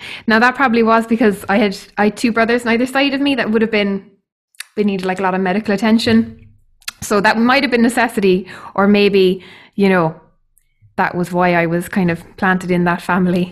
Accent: Ireland; Because I think especially as Irish people, we're so bad at just beating around the bush.

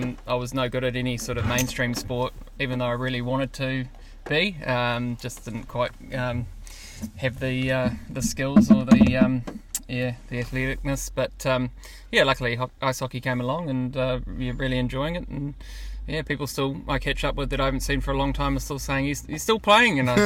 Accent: Lynfield, Auckland, New Zealand; We grew up in Lynfield, which is sort of west, central west Auckland. Pretty close to the Avondale ice rink, funnily enough.

